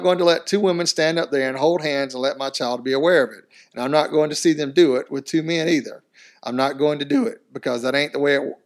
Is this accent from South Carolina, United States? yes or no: yes; South Carolina, United States; now in Houston, United States; Maynard, I'm taking the gay this week since it's about my home state.